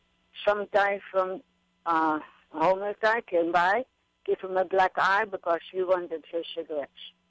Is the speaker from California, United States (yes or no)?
no; Hawaii, United States; I'm from Maui.